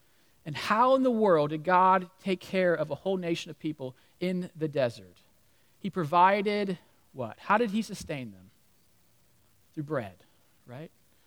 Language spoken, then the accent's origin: English; United States; I'm from Amish country.